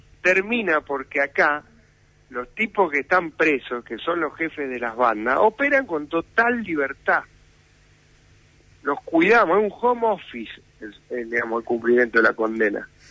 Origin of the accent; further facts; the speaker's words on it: Rosario, Santa Fe, Argentina; ¿O no somos los rosarinos ciudadanos de la Argentina?